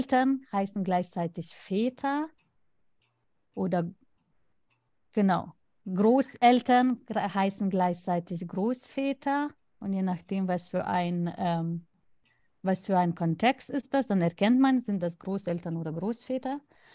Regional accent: Lithuania; German is a second language; Und wir als Litauer machen ganz wenig Gedanken darüber, wenn man sagt verheiratet.

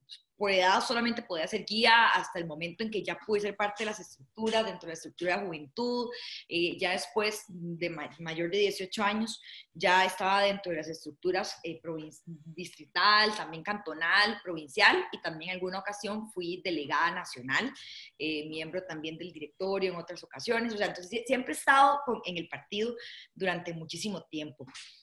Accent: San Carlos, Alajuela, Costa Rica; Soy de una familia rural, yo no soy de San José, yo soy de San Carlos, que está a 2 horas de San José.

